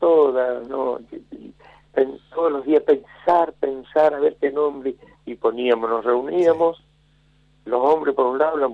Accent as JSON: {"language": "Spanish", "region": "Buenos Aires", "country": "Argentina", "said": "vengo de Buenos Aires"}